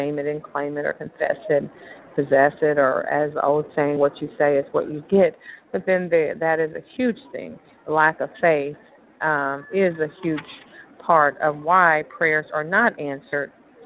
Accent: China; I am from China.

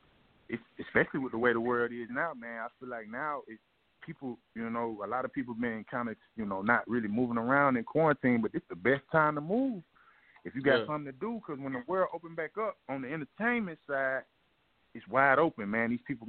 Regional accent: Gwinnett, Georgia, United States; shout out to my boy Bo, and we grew up out here in Gwinnett, right?

